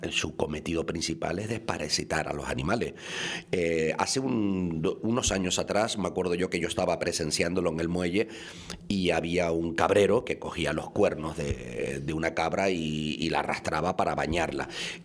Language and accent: Spanish; Punta Brava, Canary Islands, Spain; Yo me crié en Punta Brava y yo me acuerdo cuando yo tendría 10, 11, 12, 13 años, 14 años, se hacían varias hogueras